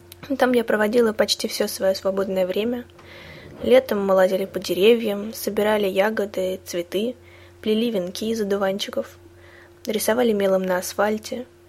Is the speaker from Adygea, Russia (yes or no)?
no; Moscow, Russia; Я родилась в Москве и все свое детство прожила около нескучного сада. Это большой парк, который находится на берегу Москвы-реки.